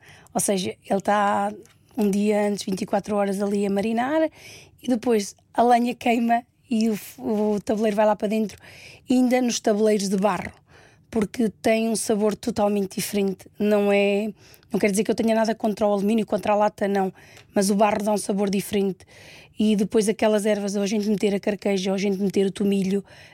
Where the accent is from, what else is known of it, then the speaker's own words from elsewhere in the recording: Centro, Portugal; na minha zona, na minha terra, como é uma aldeia de montanha, ainda temos o padre a ir a casa